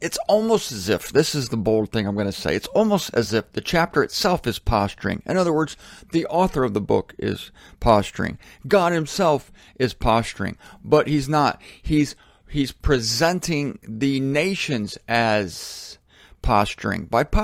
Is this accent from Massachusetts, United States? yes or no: no; Canton, Ohio, United States; I'm from Canton, Ohio, you know, the birthplace of the NFL.